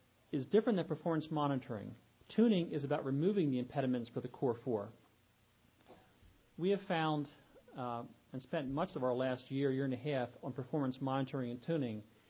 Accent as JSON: {"language": "English", "region": "Pennsylvania", "country": "United States", "said": "We're from Pennsylvania. We see cows and pigs, mostly."}